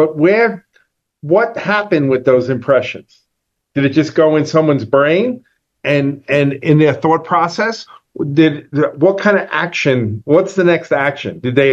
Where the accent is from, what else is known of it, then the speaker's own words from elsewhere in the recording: New Jersey, United States; I grew up in Bergen County, as most of our listeners are from northern New Jersey.